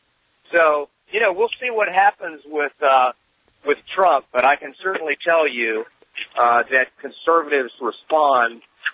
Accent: the South, United States; I grew up in the South.

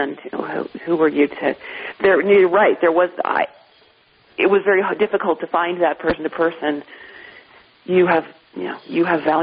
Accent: Colorado, United States; I mean, I was young still, and I'm just from Colorado, where I'm like, hi, want to be my friend?

